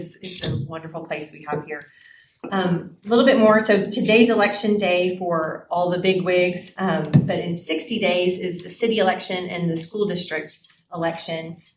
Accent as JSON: {"language": "English", "town": "Fredericksburg", "region": "Texas", "country": "United States", "said": "And anytime someone would hear that I'm from Fredericksburg, the response is always, \"Wow, what a great place."}